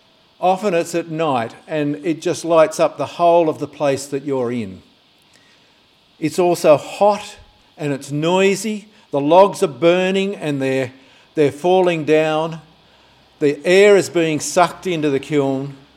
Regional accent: New South Wales, Australia; Now, I grew up in the Sutherland Shire, and then I lived here.

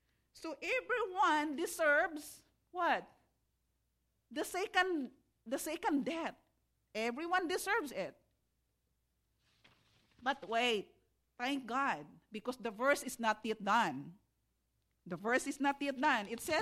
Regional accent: Philippines; now in United States; So maybe we are not in the Philippines. I grew up in the Philippines.

